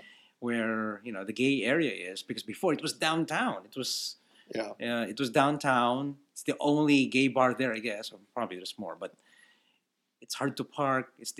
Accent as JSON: {"language": "English", "country": "Philippines", "said": "I'm Filipino, so I don't think."}